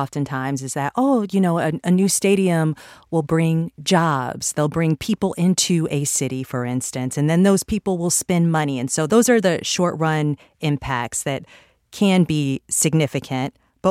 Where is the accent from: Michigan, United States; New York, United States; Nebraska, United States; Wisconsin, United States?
Michigan, United States; Detroit; I grew up in Detroit and I remember Cobo Hall at Cobo Arena